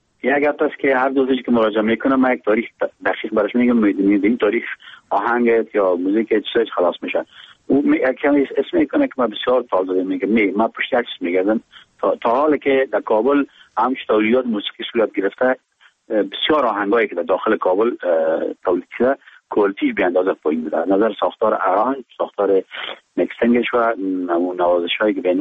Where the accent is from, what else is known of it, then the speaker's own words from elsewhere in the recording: Afghanistan; ما به عنوان یک افغان که گذشته چیزای مختلف از شنیده تجربه کرده